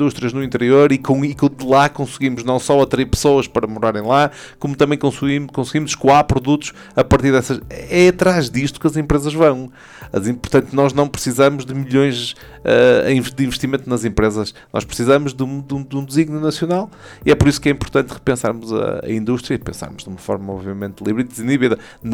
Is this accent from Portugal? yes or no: yes; Portugal; Vamos pensar Portugal. E vamos pensar Portugal como portugueses.